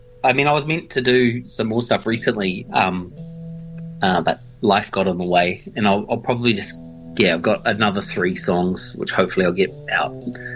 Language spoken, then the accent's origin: English; Dunedin, Otago, New Zealand; I met all these people from South Auckland and I was from Dunedin